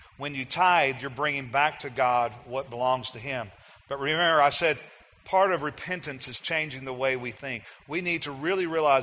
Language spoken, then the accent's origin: English; Texas, United States; I grew up in East Texas where there's more trees than even here. I used to live in West Texas where there wasn't a tree unless somebody planted it.